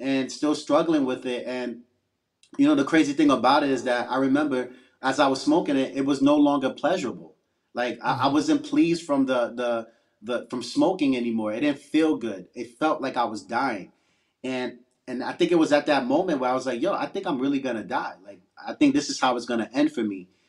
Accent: Brooklyn, New York, United States; I'm from Brooklyn, New York, an area called East Flatbush, Brooklyn

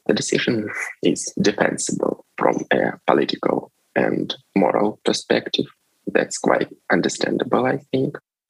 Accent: Russia; English is a second language; Dear colleagues, I'm from Russia.

